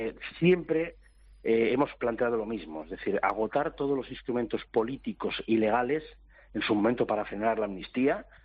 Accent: Catalonia, Spain; Y yo, como se puede usted imaginar, como catalán, mi deseo, como le puede pasar a un valenciano, un asturiano, un gallego, es que mi comunidad autónoma esté lo mejor financiada posible

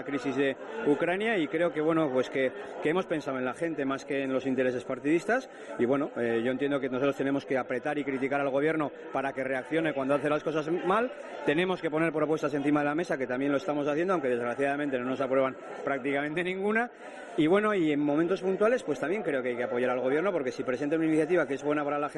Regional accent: Navarre, Spain; somos los navarros los españoles que más impuestos pagamos en IRPF

